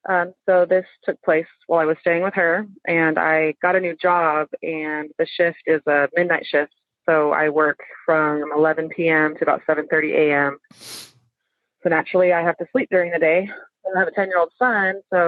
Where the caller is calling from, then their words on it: Austin, Texas, United States; also born or lived in Southern California; I'm calling from the Austin, Texas area.